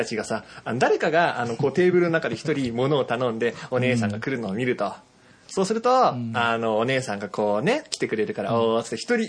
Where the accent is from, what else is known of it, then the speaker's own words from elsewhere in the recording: Chiba, Japan; うちの地元の千葉もなんか